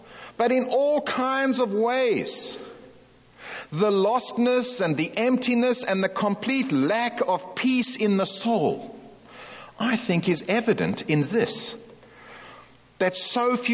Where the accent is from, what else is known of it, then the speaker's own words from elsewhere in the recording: South Africa; I come from South Africa.